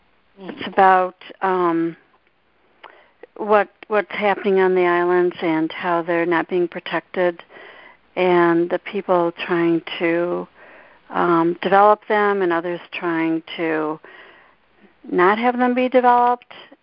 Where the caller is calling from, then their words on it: Ann Arbor, Michigan, United States; Yeah, I'm calling from Ann Arbor, Michigan.